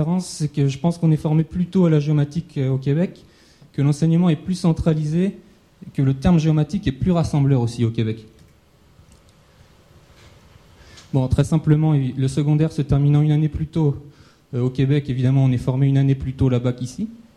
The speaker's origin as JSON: {"language": "French", "country": "France", "said": "L'ironie du sort, c'est que je suis français"}